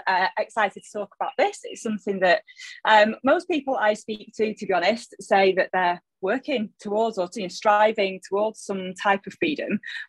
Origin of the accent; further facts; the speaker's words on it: Salford, North West England, United Kingdom; accent: Salford; moved away; Not that you can tell from my accent, which is still straight out of Salford.